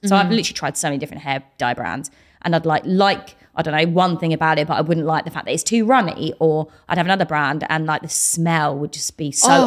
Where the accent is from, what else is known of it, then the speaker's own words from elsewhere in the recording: East of England, United Kingdom; I'm from Essex.